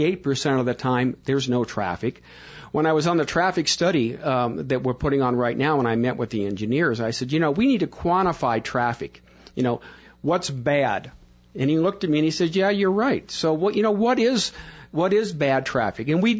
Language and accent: English; Pasadena, California, United States; I came from Pasadena, and when they had the horse races in Arcadia, you did not get anywhere near Huntington Drive